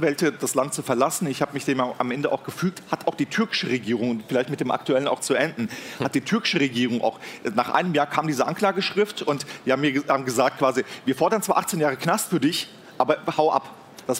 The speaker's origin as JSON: {"language": "German", "region": "Hesse", "country": "Germany", "said": "ich bin Hesse, ich bin Deutscher, aber ich bin natürlich auch Türke"}